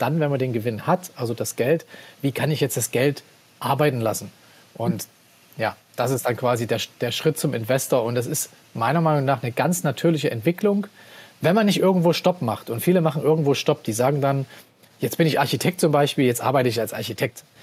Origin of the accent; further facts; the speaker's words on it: Leipzig, Saxony, Germany; Ich komme ursprünglich aus Leipzig